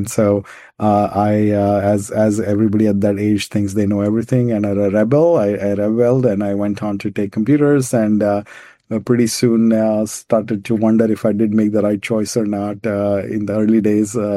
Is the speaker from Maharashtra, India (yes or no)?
yes; Pune, Maharashtra, India; born there; I think I was born in India in Pune, and a family that was extremely focused on education.